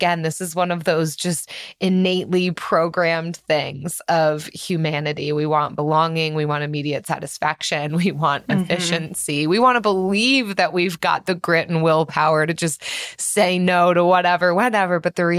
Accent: Philadelphia, Pennsylvania, United States; I'm from Philadelphia

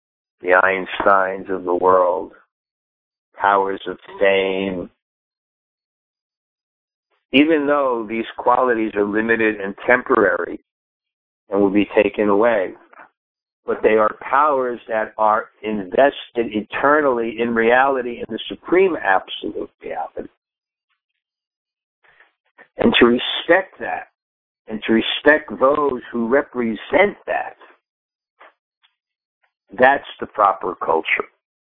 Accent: New York, United States; I appreciate that there was some guidance from a higher perspective than my own growing up in New York.

